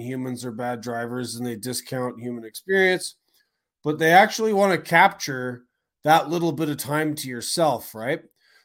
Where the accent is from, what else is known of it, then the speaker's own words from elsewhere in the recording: Ontario, Canada; I grew up in Southern Ontario, and I'd ride my bike to Hamilton, ride my bike to Niagara Falls.